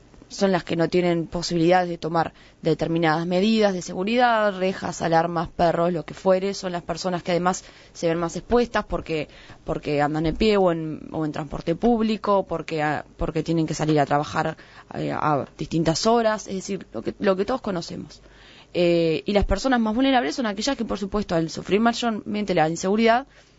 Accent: Uruguay; hay temas que son transversales y que nos preocupan a todos como uruguayos

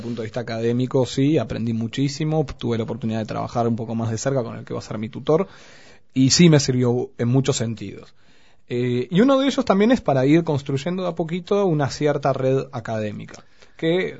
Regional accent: Uruguay; now in Chile; Somos varios, sí, somos varios uruguayos.

